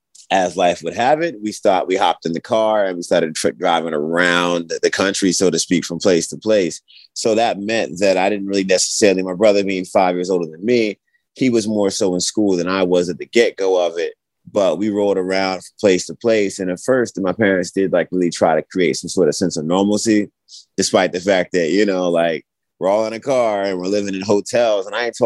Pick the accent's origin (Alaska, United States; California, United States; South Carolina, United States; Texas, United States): California, United States; Loma Linda; born there; So I was born in California, Loma Linda, right? And I don't really remember much of that, but I remember a little bit of it.